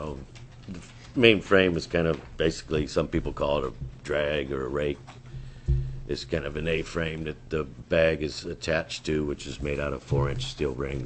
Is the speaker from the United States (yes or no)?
yes; Anchorage, Alaska, United States; born there; And I was born in Anchorage in 1981. I went up to Dutch Harbor and started working in the canneries there.